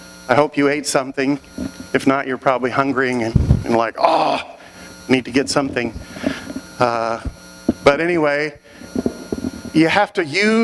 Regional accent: Arlington, Texas, United States; I'm from Arlington, Texas. I'm happy to be here with you this weekend.

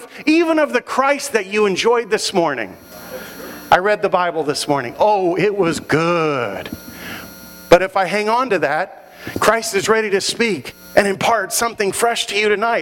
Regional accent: Arlington, Texas, United States; I'm from Arlington, Texas. I'm happy to be here with you this weekend.

